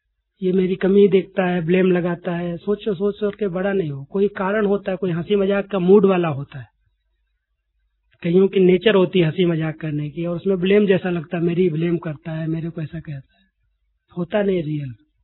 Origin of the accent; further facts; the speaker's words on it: Uttar Pradesh, India; जहाँ हमारा गांव यूपी के अंदर उत्तर प्रदेश में। मैं 4 साल का था